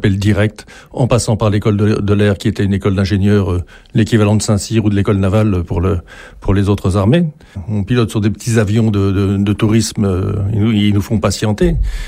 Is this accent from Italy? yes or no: no; French Polynesia; moved away as an adult; now in France; je suis né dans le Pacifique et j'ai vécu toute mon enfance dans le Pacifique avant de venir à l'âge de 18 ans en métropole, comme on dit